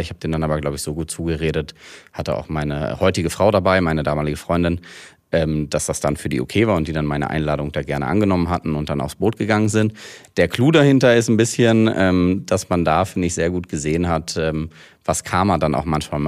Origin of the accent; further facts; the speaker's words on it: Hanover, Lower Saxony, Germany; Dadurch, dass es halt alles in Hannover meine Heimatstadt ist, wo ich geboren bin.